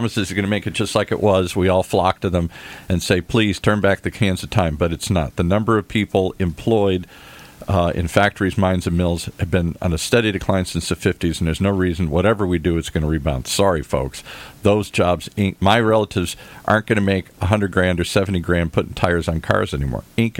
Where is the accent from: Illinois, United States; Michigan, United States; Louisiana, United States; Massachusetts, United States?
Michigan, United States; Detroit; I grew up in the Midwest. Hardworking people.